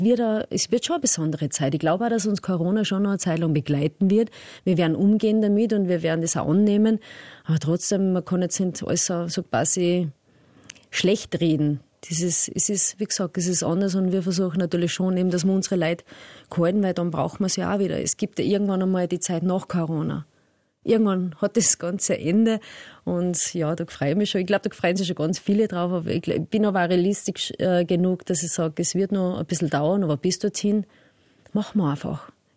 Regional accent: Abtenau, Salzburg, Austria; Also ich habe schon zu dorthin, wo ich aufgewachsen bin.

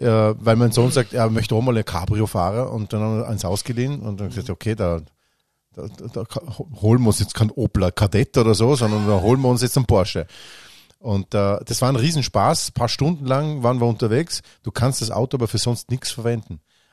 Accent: Vorarlberg, Austria; Wusstest du, bis 2001 war es bei uns in Vorarlberg erlaubt

